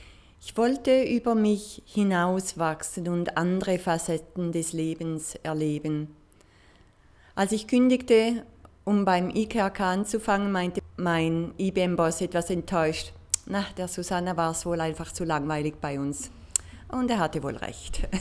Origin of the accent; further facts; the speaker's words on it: Appenzell, Switzerland; dass ich in einem Dorf, in einem kleinen Dörfchen im Appenzellerland aufwuchs und ich den größten Teil meiner Kindheit draußen im Wald und auf der Wiese verbrachte.